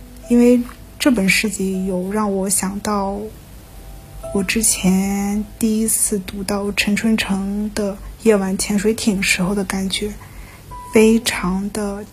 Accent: Shandong, China; accent: Shandong; 不要在意我的这个口音，有一点山东味儿。

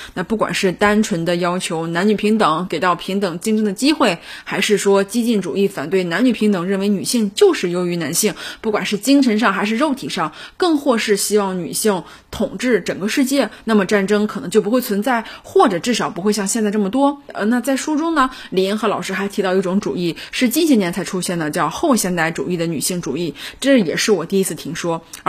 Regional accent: China; 但是却能够被我们中国人迅速彻底的接纳

